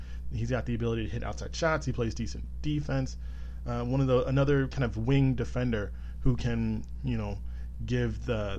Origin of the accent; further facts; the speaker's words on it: Ohio, United States; I'm from Ohio.